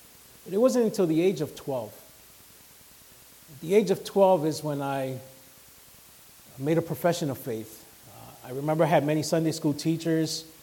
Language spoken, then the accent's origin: English; Honduras; Well, I was born in Honduras, May 8th, 1974. I remember running around as a young boy.